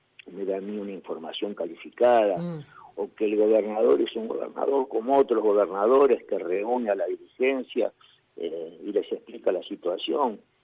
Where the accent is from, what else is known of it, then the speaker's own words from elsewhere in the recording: Córdoba, Argentina; yo siento que tengo una responsabilidad como dirigente cordobés